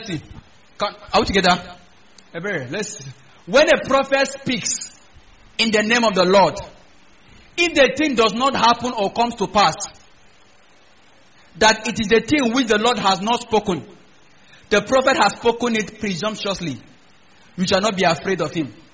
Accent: Kafanchan, Kaduna State, Nigeria; I come from Kafanchan, where there is train in Nigeria.

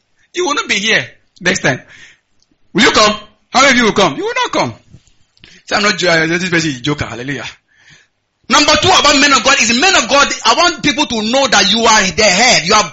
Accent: Kogi, Nigeria; I say, I am from the north. In the north, don't do like this.

